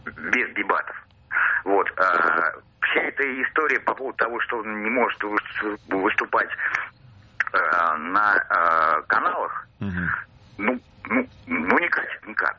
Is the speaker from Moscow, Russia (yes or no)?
yes; Moscow, Russia; Я из Москвы.